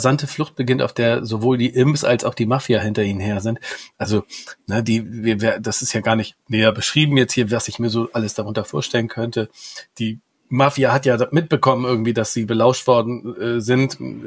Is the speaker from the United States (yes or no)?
no; Hamburg, Germany; Ich als Hamburger